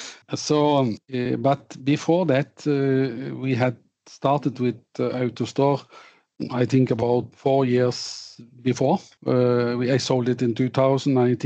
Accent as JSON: {"language": "English", "town": "Nedre Vats", "region": "Vestland", "country": "Norway", "tie": "born or raised there", "second_language": "English", "said": "I was born here in Nedre Vats, which is a small place in the end of one of the Norwegian fjords. And my father and his father again had a grocery store, and I was basically born in the store."}